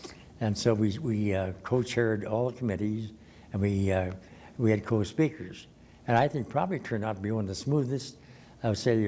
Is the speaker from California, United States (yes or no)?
no; Battle Mountain, Nevada, United States; I was born in Battle Mountain, perhaps one of the last babies ever born at home.